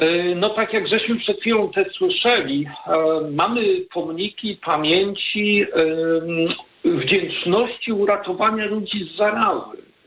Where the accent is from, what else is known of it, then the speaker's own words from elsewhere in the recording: Lubusz Voivodeship, Poland; Korzeniami wywodzę się z diecezji zielonogórsko-gorzowskiej